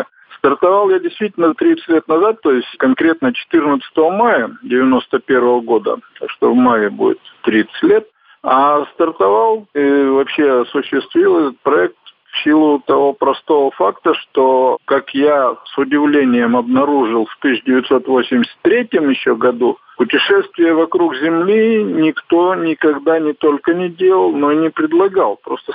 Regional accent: Urals, Russia; я решил поехать на историческую родину, а родом я с Урала

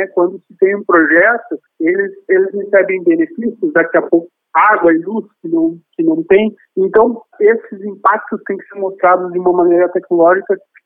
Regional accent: Brazil; como brasileiro, acho que somos muito criativos

